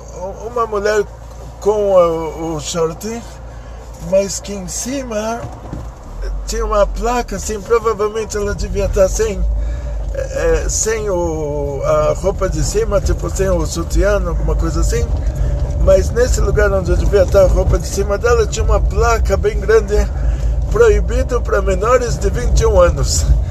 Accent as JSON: {"language": "Portuguese", "region": "São Paulo", "country": "Brazil", "tie": "born there", "said": "eu já sou a primeira geração do Brasil, né? Já nasci aqui em São Paulo, em Genópolis, Hospital Samaritano."}